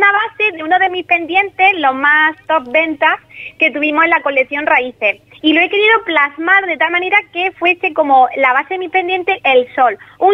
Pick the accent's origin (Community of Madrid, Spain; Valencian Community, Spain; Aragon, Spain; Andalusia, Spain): Andalusia, Spain; Granada; porque yo soy de Granada, ¿no?